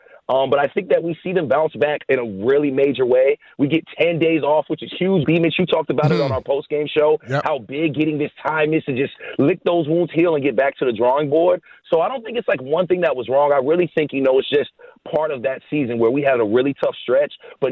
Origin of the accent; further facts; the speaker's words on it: California, United States; I grew up in the Bay, right? I grew up a Raiders fan.